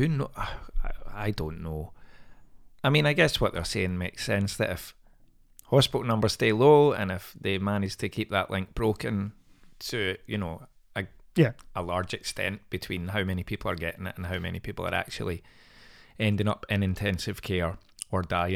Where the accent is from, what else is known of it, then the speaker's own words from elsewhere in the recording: Pollokshields, Scotland, United Kingdom; until 7, 8 years old was happy as Larry. So I was born in Pollock Shields, and I went to Pollock Shields Primary and loved it.